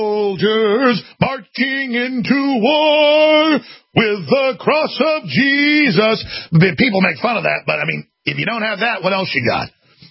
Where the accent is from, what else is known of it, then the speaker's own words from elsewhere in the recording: Dallas, Texas, United States; But I grew up in Dallas, Texas, and I saw gypsies rob and steal from people.